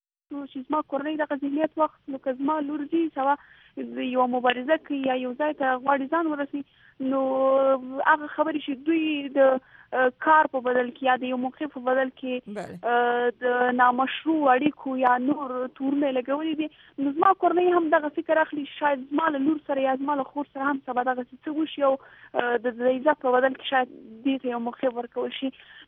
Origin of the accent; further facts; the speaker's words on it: Afghanistan; زه شخصا دا چې زه یو افغان یم او په دغه ټولنه کې ژوند کوم